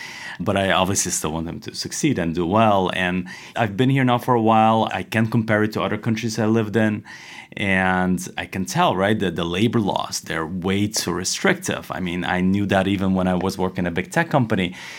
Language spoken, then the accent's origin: English; Netherlands; now in France; I'm originally from Holland, so I'm actually not even entitled to vote here in France